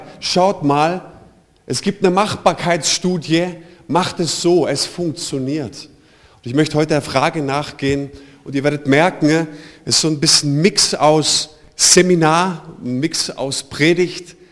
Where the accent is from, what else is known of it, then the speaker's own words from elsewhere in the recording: Heidenheim, Baden-Württemberg, Germany; Ich komme aus Heidenheim